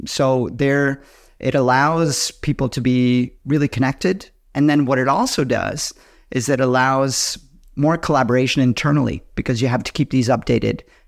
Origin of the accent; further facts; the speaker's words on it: Canada; you know, we're both Canadian